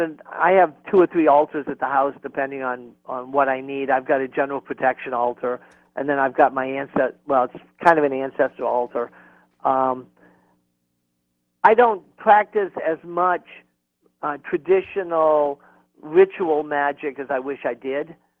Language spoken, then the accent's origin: English; New Hampshire, United States; He was very he was a Yankee. I was born and raised in New Hampshire.